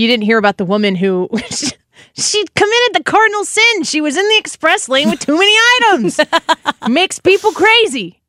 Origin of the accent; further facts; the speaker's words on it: Midwest, United States; I am a Christian, I am a mother, I am a wife, I am a Midwesterner